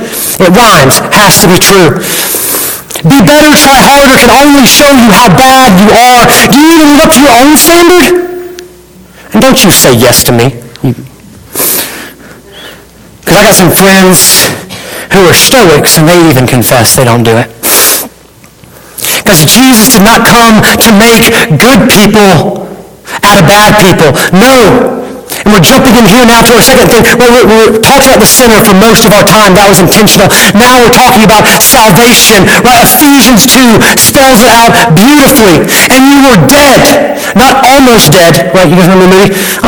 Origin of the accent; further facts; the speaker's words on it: Alabama, United States; Yeah, I come from Alabama. I got some football references.